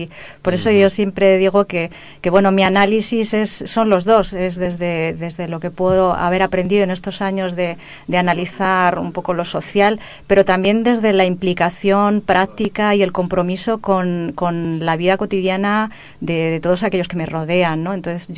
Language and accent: Spanish; Madrid, Community of Madrid, Spain; en la asamblea del barrio del Pilar, de donde soy